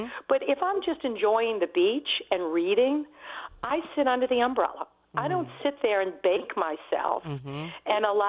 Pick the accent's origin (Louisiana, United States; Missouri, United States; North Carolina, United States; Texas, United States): Louisiana, United States; New Orleans; I'm from New Orleans